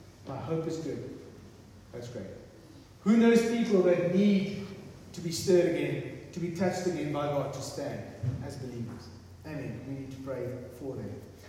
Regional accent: Belgium; English is a second language; I say zoe because I come from Belgium, so please just excuse the word

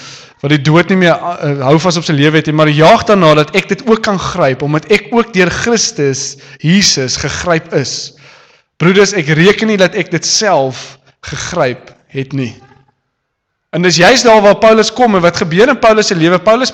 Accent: Kroonstad, Free State, South Africa; born there; Daar waar jy gebore word, ek is in Kroonstad gebore van ander plekke.

